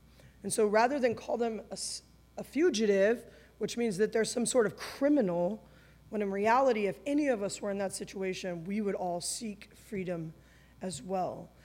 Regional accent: Anaheim, California, United States; And so I grew up, many of you know this, I grew up in Anaheim, in Orange County. Went to college in Irvine, right down the street, served in Costa Mesa, served in Dallas, served in Orange and Marietta, and now I'm in Paris.

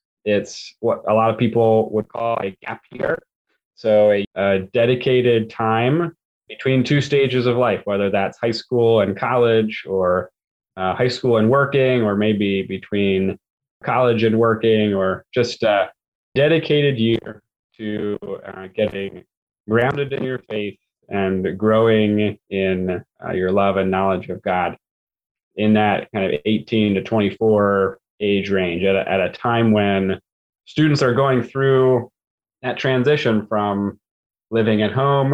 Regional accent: Pennsylvania, United States; I grew up in Lancaster County and have lived all kinds of different places in Pennsylvania.

